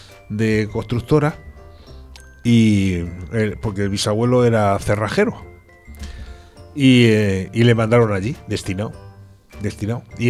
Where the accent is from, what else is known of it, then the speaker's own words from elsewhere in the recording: Madrid, Community of Madrid, Spain; born there; nací en Madrid, concretamente en el Puente Vallecas, que soy muy original de Madrid. Y pues nací en lo que hoy en día no se hace, que es en una casa, en una cama.